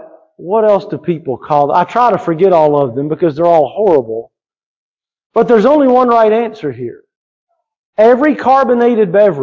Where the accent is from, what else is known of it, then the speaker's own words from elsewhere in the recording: Morehead City, North Carolina, United States; I'm from Morehead City, North Carolina. Pepsi was invented in New Bern, which is right up the road from us.